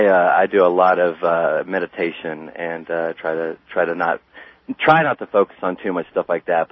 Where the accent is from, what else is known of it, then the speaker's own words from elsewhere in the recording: Columbus, Ohio, United States; I'm from Columbus, Ohio. How are you doing, guys?